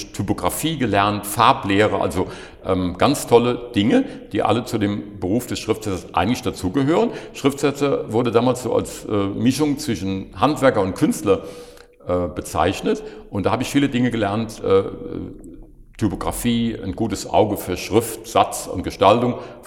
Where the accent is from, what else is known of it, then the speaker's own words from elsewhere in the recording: Koblenz, Rhineland-Palatinate, Germany; ich bin eigentlich ein Musselweiser. Das ist ein Vorort von Koblenz, wie die meisten der Hörer wahrscheinlich wissen. Und bin da als Sohn eines Paares, was einen Rewe-Lebensmittelladen betrieben hat, aufgewachsen. Heute würde man sagen, gut bürgerlich. Also wir haben zwar Koblenzer geschwätzt